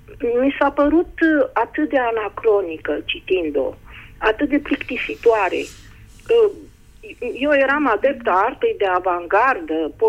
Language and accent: Romanian; Iași, Iași County, Romania; vă sunt din Iași